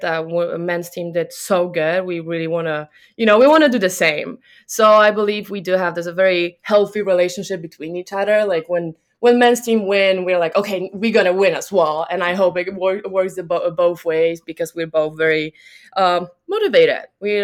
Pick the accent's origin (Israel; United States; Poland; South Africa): Poland; English is a second language; I come from Poland. Poland is not as advanced as, you know, America and Detroit.